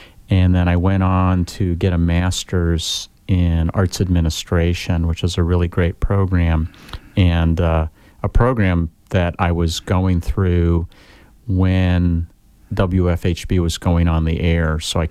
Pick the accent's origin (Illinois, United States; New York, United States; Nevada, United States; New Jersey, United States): New York, United States; now in Bloomington, United States; And so I grew up in New York, a small town not too far from New York City, and came to IU having never visited Bloomington prior to coming here